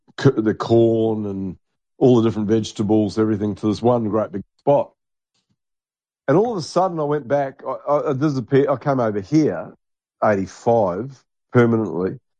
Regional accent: New Zealand; when I grew up in New Zealand in the 70s

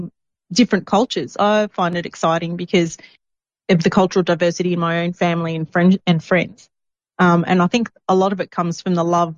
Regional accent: Australia; Like my mother, she's dark, she's Malaysian. My father is basically white, he's Italian, but we're all Australian.

